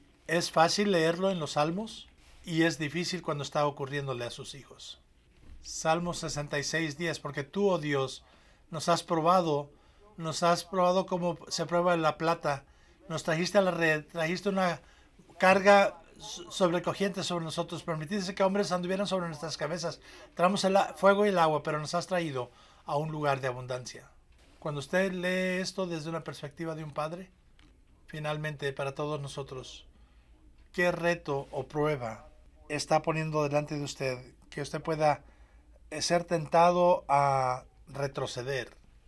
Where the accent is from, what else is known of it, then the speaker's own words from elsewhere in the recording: United States; yo encuentro en mí mismo, como buen americano, una tendencia hacia a moverme hacia lo que es cómodo y seguro